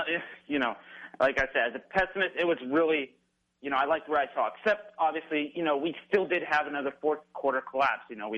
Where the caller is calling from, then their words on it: Sierra Vista, Arizona, United States; I am around the Sierra Vista area. It's about 30 minutes away from the border.